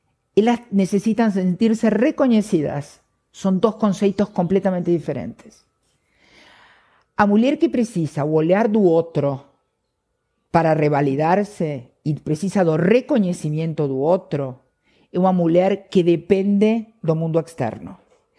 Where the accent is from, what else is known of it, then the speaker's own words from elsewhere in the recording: Argentina; como buena argentina, hago psicoterapia desde los 19 años.